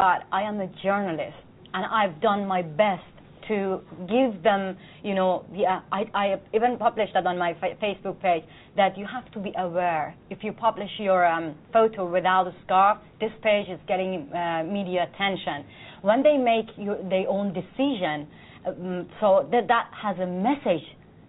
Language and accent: English; Iran; look, as an Iranian woman, I know that we do not have freedom, but we know how to bypass the authority and create our moment of freedom